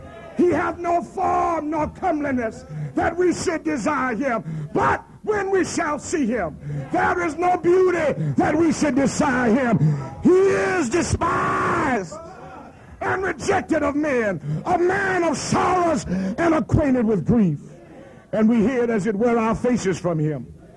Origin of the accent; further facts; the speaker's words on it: Louisiana, United States; born there; Now, I was born in Louisiana. And a lot of Louisiana still left in me.